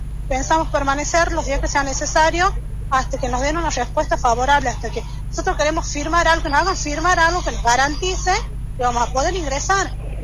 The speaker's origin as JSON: {"language": "Spanish", "town": "Santa Lucía", "region": "Canelones", "country": "Uruguay", "said": "les comento, somos de Santa Lucía, somos hijos de viales fallecidos y retirados."}